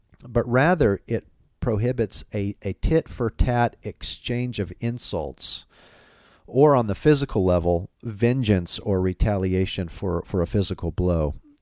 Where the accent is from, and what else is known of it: Texas, United States; born or raised there